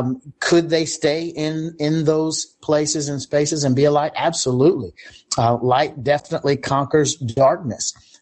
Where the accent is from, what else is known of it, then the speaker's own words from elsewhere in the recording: Georgia, United States; I got a call the other day from, you know, the University of Georgia here in my home state